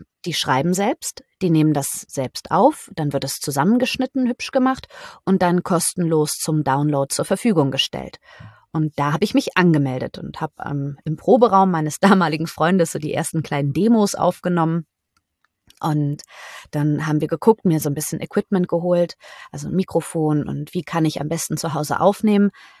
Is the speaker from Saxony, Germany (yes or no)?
no; Bad Soden, Hesse, Germany; born there; now in Düsseldorf, Germany; Genau, im Taunus, ja.